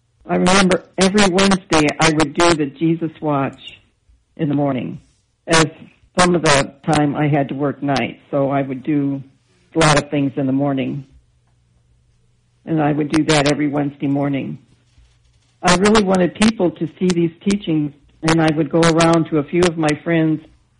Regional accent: New Haven, Indiana, United States; I'm from New Haven, Indiana.

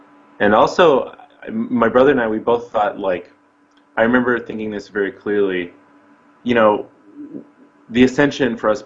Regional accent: Yale, Michigan, United States; Yale, Michigan, when I was, I think, 5 or late 4. And that's kind of where I grew up until I was 18. Growing up in Michigan was interesting.

